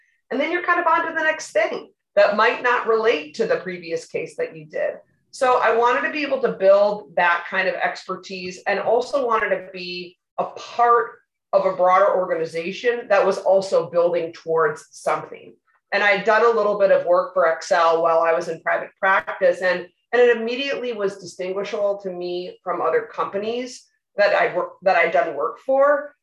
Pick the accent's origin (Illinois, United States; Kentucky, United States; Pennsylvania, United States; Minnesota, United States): Minnesota, United States; Chaska; So, actually I grew up in Chaska, primarily Chanhassen, Chaska area. And I married the same guy that I went to my junior and senior high school prom with. And we still live in Chaska. So we're really kind of rooted in the community